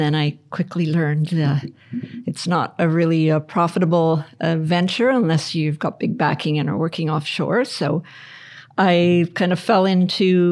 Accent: Vancouver, British Columbia, Canada; So I'm originally from Vancouver, so it was good to come home.

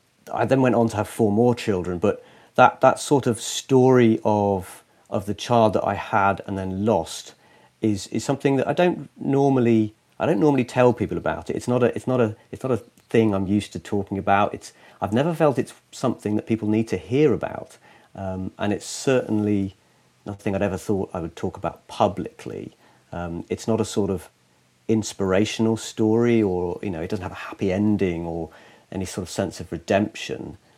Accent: Penzance, South West England, United Kingdom; I grew up in the far west of Cornwall, so I was born in Penzance and I grew up right down the far end.

